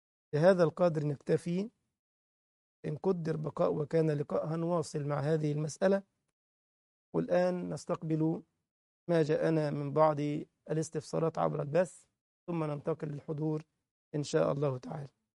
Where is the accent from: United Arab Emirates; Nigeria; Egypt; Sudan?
Egypt; إنه غير معهود عندنا في مصر